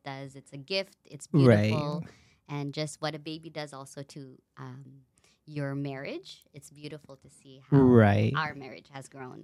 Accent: Montreal, Quebec, Canada; born there; I'm a Filipina, born in Montreal, but Filipina. My parents are my dad's from Bicol. My mom is from Manila.

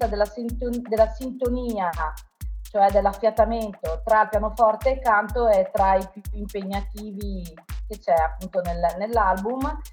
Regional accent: Milan, Lombardy, Italy; now in Province of Bergamo, Italy; io sono nata e cresciuta a Milano e adesso vivo in provincia di Bergamo

